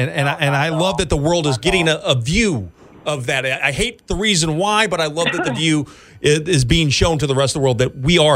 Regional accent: St. Louis, Missouri, United States; also born or lived in Texas; now in Las Vegas, United States; Like when we were living in Texas, when I grew up in St. Louis in the Midwest, people are up in your stuff.

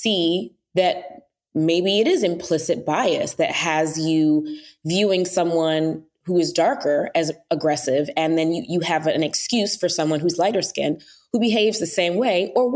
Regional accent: Georgia, United States; also born or lived in Biloxi; Yes. And then it's one thing, because I'm also from the South. I was born in Biloxi. I was raised in Georgia. My family's from Alabama, so I know the South all too well.

